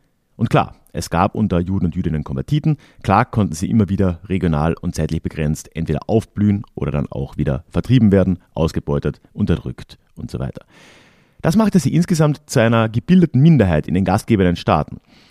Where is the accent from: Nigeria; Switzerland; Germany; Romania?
Romania; Transylvania; Da wurde mir bewusst, mit welchem Selbstverständnis ich in Rumänien eine Siebenbürger Sächsin bin.